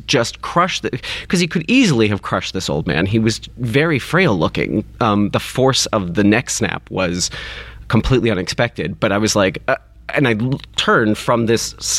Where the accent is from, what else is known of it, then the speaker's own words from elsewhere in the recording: Kentucky, United States; I grew up in Kentucky. My dad is a Kentuckian.